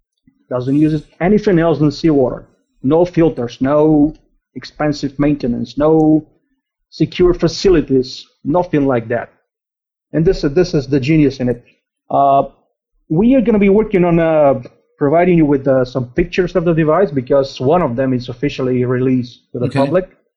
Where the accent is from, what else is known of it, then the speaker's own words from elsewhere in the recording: Bulgaria; also born or lived in United States; Well, I'm a Bulgarian, born and raised in Bulgaria. I've been living in the U.S. for a few years.